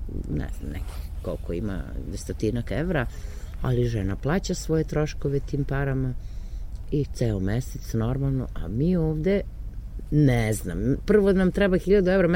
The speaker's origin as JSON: {"language": "Serbian", "country": "Serbia", "said": "Jeste da kod nas u Srbiji su se stanovi iznajmljivali namešteni, ja? A ovde se ne iznajmljuju namešteni stanovi, nego prazni."}